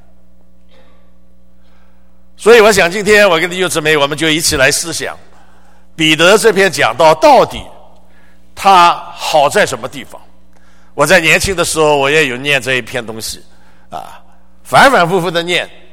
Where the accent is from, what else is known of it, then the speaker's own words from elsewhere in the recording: Shanghai, China; 我们上海人就讲上海话啊，我一讲上海话了啊